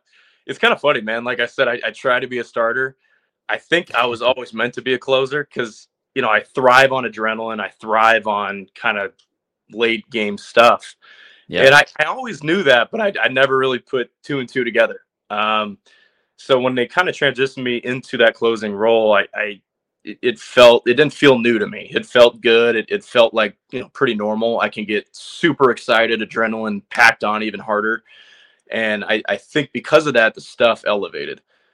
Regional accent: California, United States; Well, I grew up in SoCal. So I was an Angels fan my whole life.

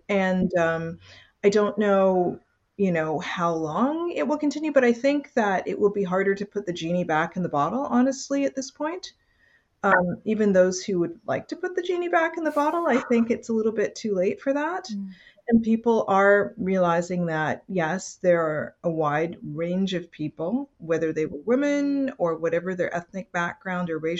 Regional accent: Western Canada, Canada; I grew up in Western Canada

